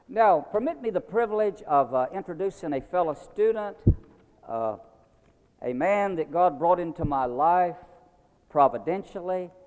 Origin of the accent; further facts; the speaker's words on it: Wilmington, North Carolina, United States; We are from Wilmington, North Carolina.